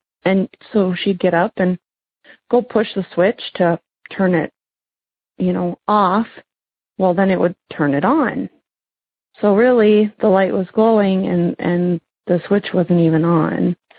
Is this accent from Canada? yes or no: no; Minnesota, United States; I'm from Minnesota.